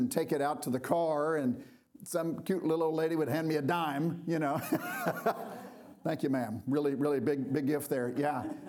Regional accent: Dallas, Texas, United States; I grew up here in Dallas. I grew up with mom and a dad who were really kind of just normal Christians, if you will.

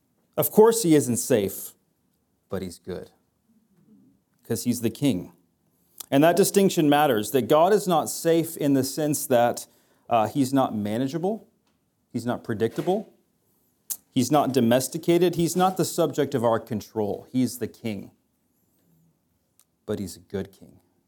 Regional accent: Las Cruces, New Mexico, United States; moved away as an adult; The last 8 years, I have spent planting a church in my hometown, Las Cruces, New Mexico, where I've been as a senior pastor for 8 years, and we moved here 4 weeks

